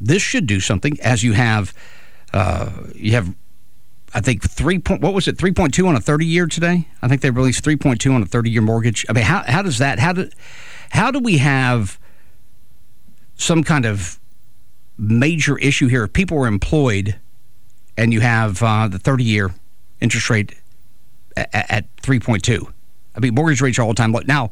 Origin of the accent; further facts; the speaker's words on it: Brooklyn, New York, United States; you misunderstand, I'm from Brooklyn.